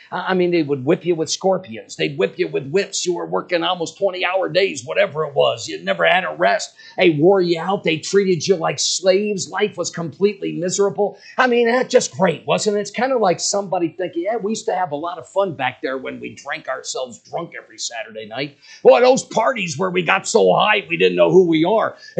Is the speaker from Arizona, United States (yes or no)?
yes; Arizona, United States; the landscape was something like you'd find in my home state of Arizona.